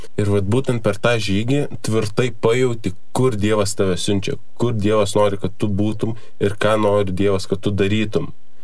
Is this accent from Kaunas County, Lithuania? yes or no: yes; Kaunas, Kaunas County, Lithuania; esu iš Kauno ir priklausau Kauno jauprai jau 4 metus.